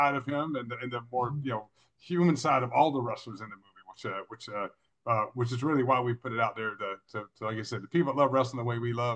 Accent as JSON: {"language": "English", "region": "Georgia", "country": "United States", "tie": "born or raised there", "said": "even though I didn't grow up that far from Orlando, I grew up in Georgia, I'd never been to Orlando that much."}